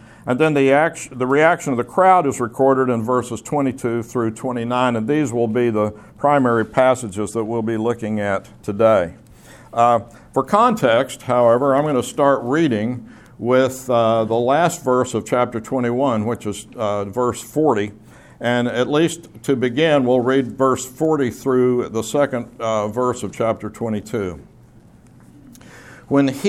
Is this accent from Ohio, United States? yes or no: no; Oklahoma City, Oklahoma, United States; You know, Linda and I grew up in Oklahoma City.